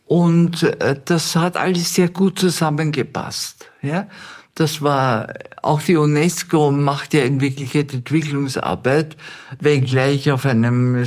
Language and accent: German; Vienna, Austria; Also ich bin in Wien aufgewachsen, im Wiener Nachkriegszeit